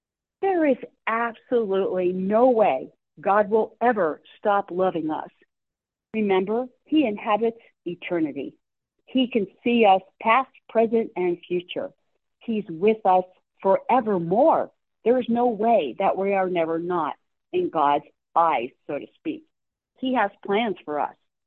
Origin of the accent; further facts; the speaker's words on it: Philadelphia, Pennsylvania, United States; I remember a time when I was little in Philadelphia. I grew up in Philadelphia, a little bit of a rough neighborhood every now and then.